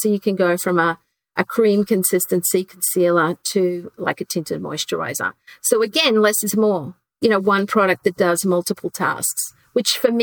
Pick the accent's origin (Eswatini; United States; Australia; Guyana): Australia; Queensland; growing up in Queensland, when I was a teenager, the government issued us egg timers so we could only have a 3-minute shower.